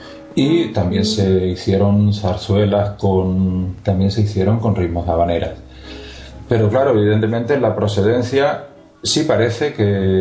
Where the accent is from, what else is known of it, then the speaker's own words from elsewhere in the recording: Las Palmas, Canary Islands, Spain; now in Barcelona, Spain; Yo nací en las Islas Canarias, aunque llevo viviendo en Barcelona hace 14 años. Estudié en diferentes lugares, en Sevilla y Madrid. Estudié, pues, guitarra, que luego finalicé los estudios en el Conservatorio de Las Palmas, donde soy natural.